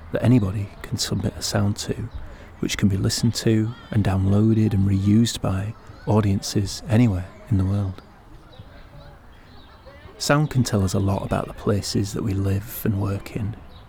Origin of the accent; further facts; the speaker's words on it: North West England, United Kingdom; I'm an artist from Lancashire